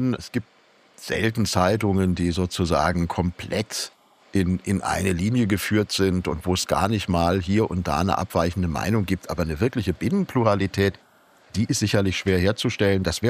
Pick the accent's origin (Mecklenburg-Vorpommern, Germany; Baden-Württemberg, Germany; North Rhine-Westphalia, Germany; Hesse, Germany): North Rhine-Westphalia, Germany; Dortmund; Meine Heimatstadt Dortmund, ich komme ja ursprünglich aus dem Ruhrgebiet